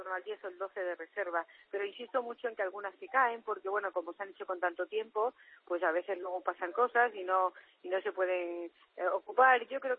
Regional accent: Cáceres, Extremadura, Spain; soy cacereña y aquí tenemos menada tradición de carnaval.

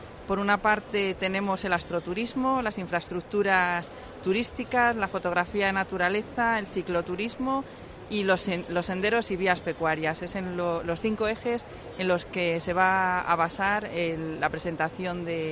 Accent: Mocejón, Castilla-La Mancha, Spain; como alcaldesa he venido ya en varias ocasiones a presentar y promocionar mi pueblo, Mocejón

